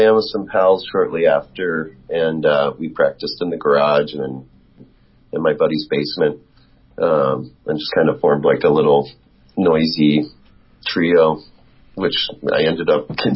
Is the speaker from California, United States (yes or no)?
no; Chicago, Illinois, United States; Yes, we're from Chicago.